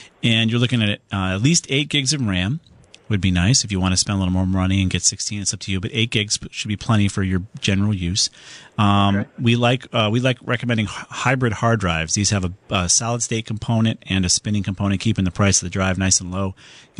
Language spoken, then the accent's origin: English; Southington, Connecticut, United States; Let's go on to David in my hometown of Southington.